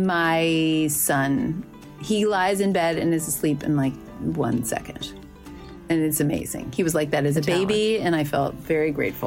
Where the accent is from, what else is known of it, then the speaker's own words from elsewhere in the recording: United States; I was like, no, I'm American.